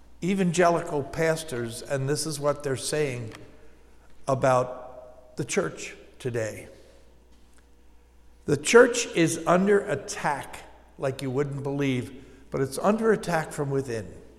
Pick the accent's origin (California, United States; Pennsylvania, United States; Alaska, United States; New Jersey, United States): Pennsylvania, United States; Muhlenberg Township; I was born and raised in Muhlenberg Township, so not far from here.